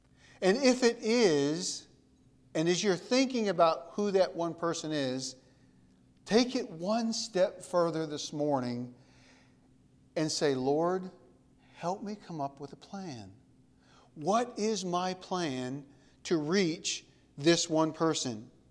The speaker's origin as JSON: {"language": "English", "region": "Michigan", "country": "United States", "tie": "born or raised there", "said": "And I grew up in Michigan, in a small little town in Michigan, out in the middle of nowhere, a town of 500 people."}